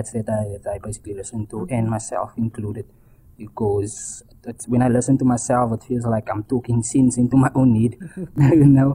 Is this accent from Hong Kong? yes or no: no; Mitchell's Plain, Western Cape, South Africa; look, I come from Mitchell's Plain, Tafelsig